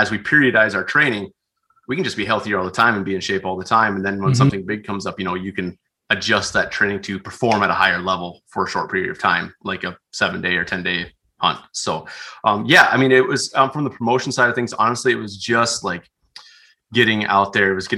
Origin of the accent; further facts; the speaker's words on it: South Dakota, United States; Because I grew up out in Western South Dakota, Central and Western South Dakota.